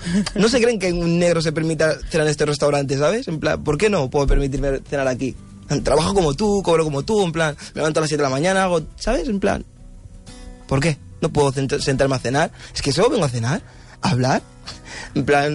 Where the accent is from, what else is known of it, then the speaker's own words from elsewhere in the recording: Mataró, Catalonia, Spain; tinc 21 anys, sóc de Mataró, nascut aquí, els meus pares de Gàmbia